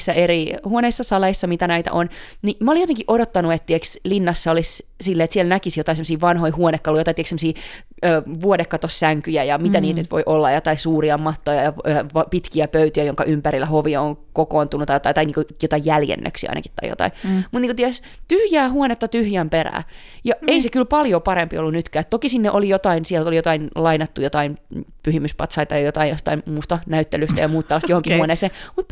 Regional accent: Pori, Satakunta, Finland; mä tuun itse länsirannikolta, vaikka mä oon Porista enkä Turusta.

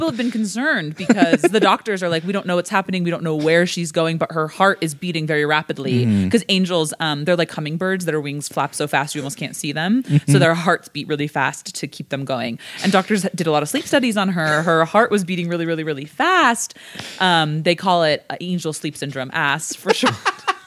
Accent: Denver, Colorado, United States; We're from Denver, Colorado.

